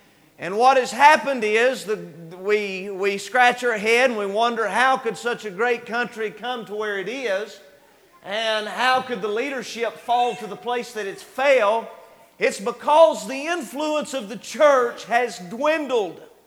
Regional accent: Boone, North Carolina, United States; Now, I grew up here in Boone, Watauga County, and was born in the late 80s.

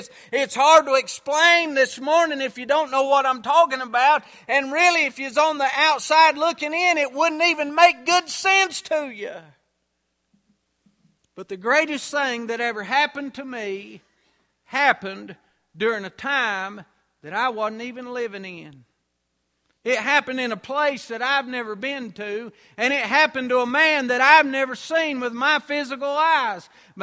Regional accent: North Carolina, United States; born there; I know that I belong to Him more than I know that I was born over here in Watauga County Hospital.

